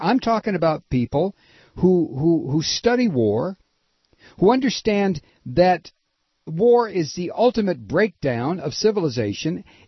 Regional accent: United States; I don't live in some idealistic world where everybody's going to be nice to me because I'm an American.

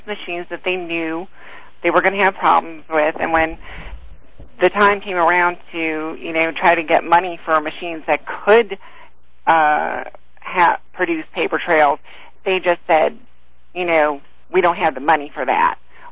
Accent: Florida, United States; I'm from Florida.

